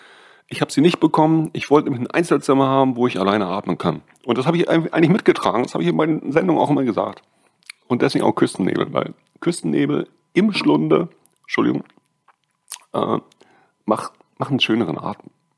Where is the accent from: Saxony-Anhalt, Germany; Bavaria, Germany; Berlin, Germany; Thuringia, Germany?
Saxony-Anhalt, Germany; Halle; also born or lived in Heilbronn / Schwerin; Ich bin 1947 damals in Heilbronn geboren worden, bin dann gleich rüber in die DDR, mit meinen Eltern natürlich, und bin in Halle an der Saale aufgewachsen, haben mehrere Umzüge gehabt, auch nach Schwerin. Hier bin ich jetzt, hier wohne ich auf dem Dreh, Sperlinger Platz.